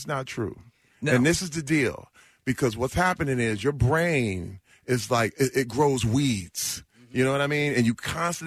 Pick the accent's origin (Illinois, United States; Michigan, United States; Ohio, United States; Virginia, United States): Michigan, United States; Flint; But this is why, again, growing up in Flint, Michigan, and the whole log line was, you're going to hate your life.